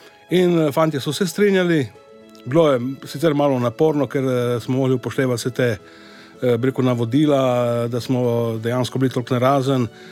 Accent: Coastal–Karst, Slovenia; Jaz sem iz Krasa, edini Krašovc, recimo od samega začetka in še zmeraj edini.

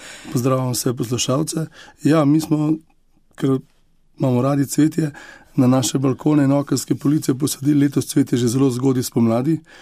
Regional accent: Sevnica, Lower Sava, Slovenia; jaz prihajam iz Sevnice, tam imamo tudi podjetje, to je na naši družinski kmetiji.

